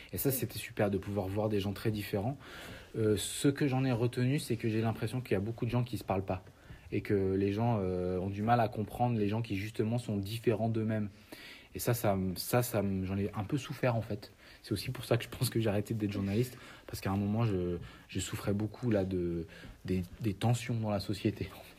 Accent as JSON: {"language": "French", "region": "Auvergne-Rhône-Alpes", "country": "France", "said": "Je viens de Haute-Loire, pas très loin d'une ville qui s'appelle le Puy-en-Velay. Mais j'habite dans un petit village dans la montagne."}